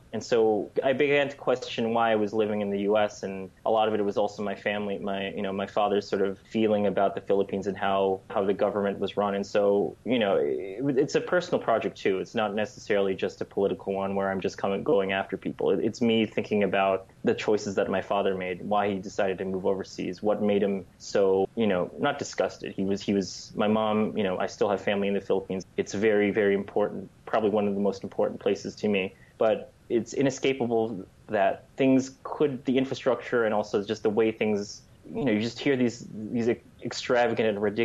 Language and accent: English; United States; But I wouldn't say that's the case, you know, for me growing up in the United States.